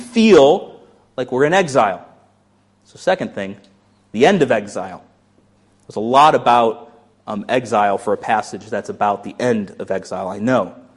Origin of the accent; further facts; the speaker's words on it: Florida, United States; I grew up in Florida, where it's a lot hotter, and you'd go to the beach.